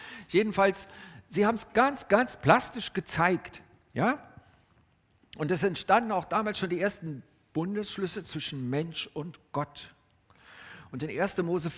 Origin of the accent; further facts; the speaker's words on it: Berlin, Germany; für mich als Berliner, Preußen ist ja ein bisschen größer gewesen, auch damals schon